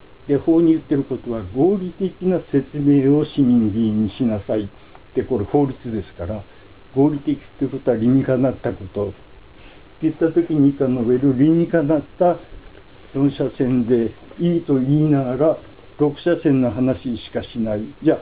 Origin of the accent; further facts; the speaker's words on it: Sapporo, Hokkaido, Japan; 私もあの札幌出身で中学高校のみんなこれ同期の仲間で